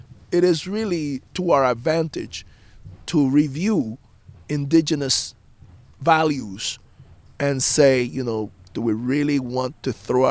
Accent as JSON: {"language": "English", "country": "Cuba", "moved": "yes", "lives_now": "United States", "said": "I came to this country from Cuba in 1961."}